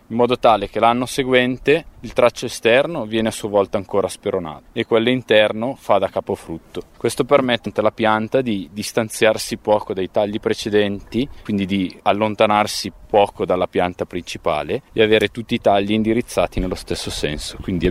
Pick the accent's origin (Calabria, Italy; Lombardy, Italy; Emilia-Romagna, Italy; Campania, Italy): Lombardy, Italy; Bergamo; now in Valtellina, Italy; Sono bergamasco, dopo gli studi e aver fatto un po' di esperienza in giro, ho avuto la possibilità casualmente di venire a lavorare qui in Valtellina come operaio di campagna.